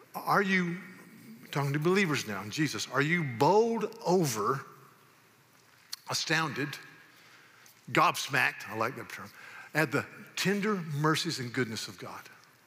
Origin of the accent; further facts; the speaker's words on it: the South, United States; Now, growing up in the South, I had a grandmama